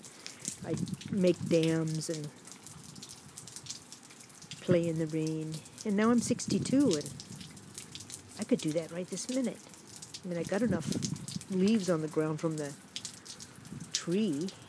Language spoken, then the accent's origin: English; Davenport, Iowa, United States; I grew up in Davenport, Iowa, where it got to be below zero.